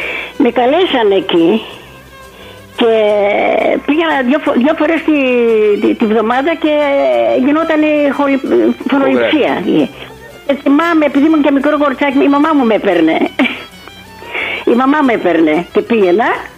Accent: Rhodes, South Aegean, Greece; Κατάγομαι από τη Ρόδο. Στη Ρόδο γεννήθηκα, από τους γονείς μου οι οποίοι ήταν πρόσφυγες της Μικράς Ασίας. Η μητέρα μου, ο μπαμπάς μου από το Καστελόριζο και εγώ γεννήθηκα στη Ρόδο.

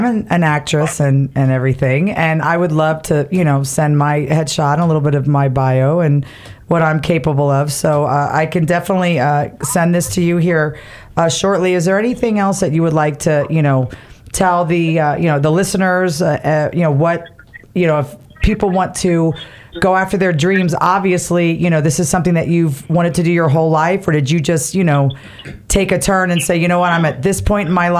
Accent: Miami, Florida, United States; And what I'm from Miami, Florida, from the 305.

